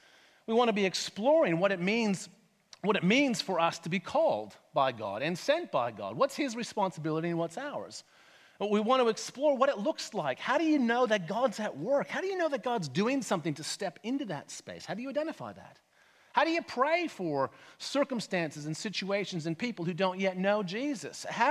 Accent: Canada; I grew up in Canada, not really comfortable around the beach.

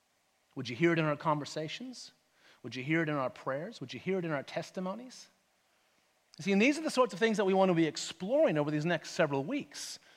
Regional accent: Canada; I grew up in Canada, not really comfortable around the beach.

